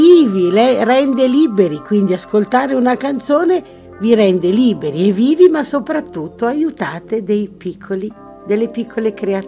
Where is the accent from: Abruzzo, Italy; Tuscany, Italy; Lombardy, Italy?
Lombardy, Italy; Crema; born there; Modestamente sono nata a Crema